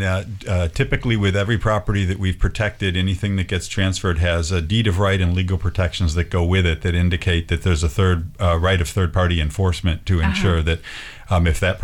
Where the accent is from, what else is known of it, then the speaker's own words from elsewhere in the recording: Pacific Northwest, United States; We're from the Northwest, and a lot of these landowners, that's a part of who they are.